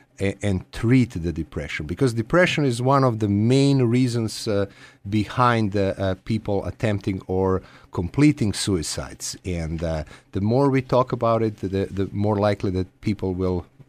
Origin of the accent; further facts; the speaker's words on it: Croatia; English is a second language; moved away as an adult; now in United States; I was born and raised in Croatia. I started to work as a psychiatrist there